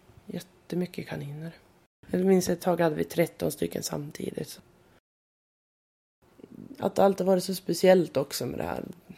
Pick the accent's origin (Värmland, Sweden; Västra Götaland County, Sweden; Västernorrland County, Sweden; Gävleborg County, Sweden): Västernorrland County, Sweden; Görse; Jag är uppvuxen i en by som heter Görse. Som ligger 3 mil utanför Härnösand.